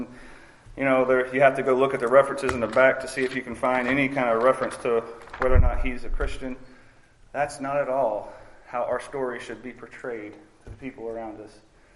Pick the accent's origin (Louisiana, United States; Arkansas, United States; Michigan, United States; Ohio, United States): Louisiana, United States; LaRonde; I'm from LaRonde, Louisiana. I've been there, lived my whole life.